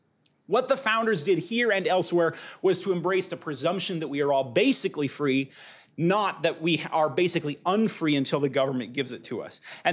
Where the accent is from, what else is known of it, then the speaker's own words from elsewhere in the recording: Pasadena, California, United States; I'm from Pasadena